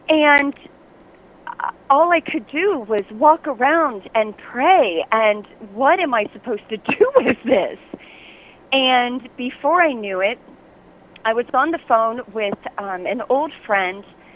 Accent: Ohio, United States; Well, why am I an Ohio State Buckeye fan? Well, because I'm from Central Ohio. That's why.

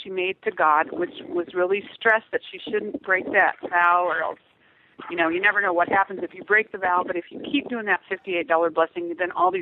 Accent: Broken Arrow, Oklahoma, United States; I'm from Broken Arrow, Oklahoma.

